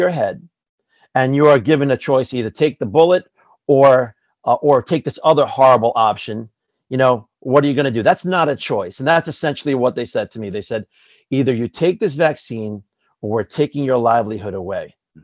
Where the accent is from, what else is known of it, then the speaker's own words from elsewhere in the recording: United States; I'm an American first. Okay, I'm an American first and I believe in freedom.